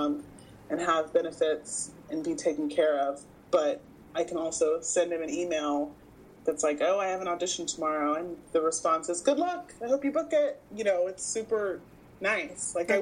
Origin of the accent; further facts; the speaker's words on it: Houston, Texas, United States; now in Los Angeles, United States; Yeah, they're both still in Texas. So I grew up in Houston, and my brother Kevin is in Houston, and my brother Jason is in Dallas.